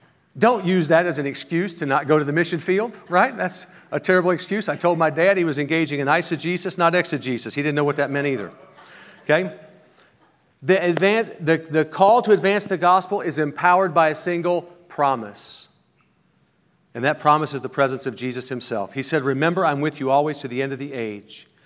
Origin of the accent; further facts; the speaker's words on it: Illinois, United States; I grew up in Illinois. I grew up in St. Louis area, southern Illinois, but right near St. Louis.